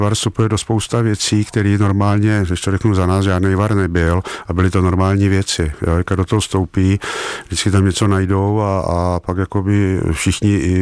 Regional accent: Brno, South Moravian Region, Czechia; Tak já jsem přímo ze Štatlu. Takže říkáme mi pravý štatlář, jo, takže to Brno samozřejmě mám hodně hluboko v sobě.

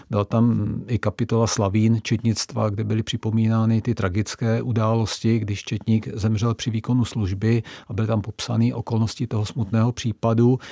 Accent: Kutná Hora, Central Bohemian Region, Czechia; že pocházím, jak jste zmínila, z Kutné Hory, historické město

